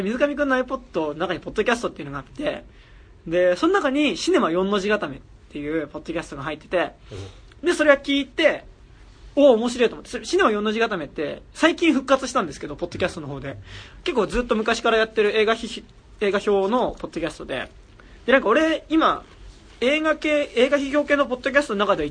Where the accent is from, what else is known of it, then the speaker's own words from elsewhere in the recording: Hokkaido, Japan; 同じ北海道出身ですけど、どうなんですか？